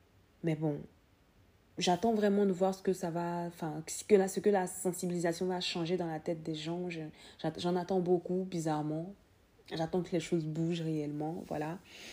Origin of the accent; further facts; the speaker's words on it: Côte d’Ivoire; la Côte d'Ivoire, qui est mon pays d'origine.